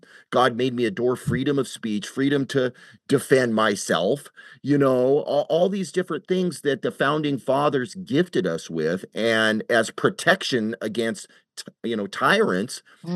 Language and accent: English; United States; I'm like, I'm an American, and free speech is really important to me.